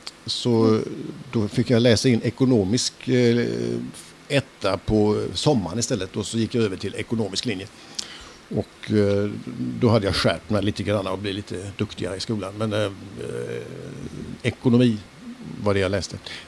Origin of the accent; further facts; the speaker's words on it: Falkenberg, Halland County, Sweden; det blir lite R när jag pratar just nu. Men annars, som sagt, jag är född och bor i Falkenberg, denna västkustens pärla.